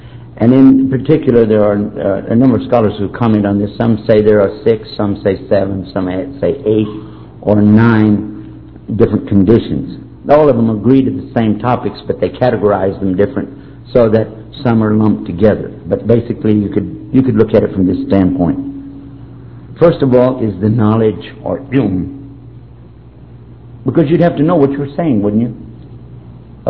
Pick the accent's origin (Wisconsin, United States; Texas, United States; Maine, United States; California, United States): Texas, United States; This basically would be not much different than some of the Baptists that I heard down in my home state of Texas.